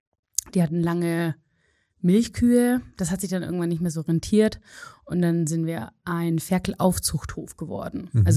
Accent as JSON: {"language": "German", "town": "Motzenhofen", "region": "Bavaria", "country": "Germany", "tie": "born or raised there", "said": "Und aufgewachsen bin ich in Motzenhofen. Das ist bei Eichach, Augsburg, die Richtung da hinten raus. Und bin da mit meiner Family und auf dem Bauernhof aufgewachsen. Sehr ländlich. Sehr ländlich."}